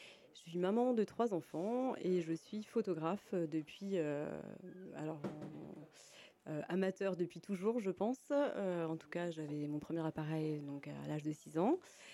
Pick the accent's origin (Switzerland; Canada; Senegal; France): France; Le Havre, Normandy; moved away as an adult; now in Charavines, France; Je suis originaire de Normandie, où j'ai grandi jusqu'à mes 20 ans. Et donc je suis originaire du Havre, principalement, une région qui me tient énormément à cœur.